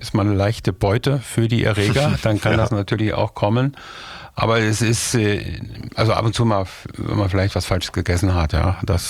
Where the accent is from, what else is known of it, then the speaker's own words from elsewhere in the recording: North Rhine-Westphalia, Germany; born there; ich komme gebürtig aus dem Siegerland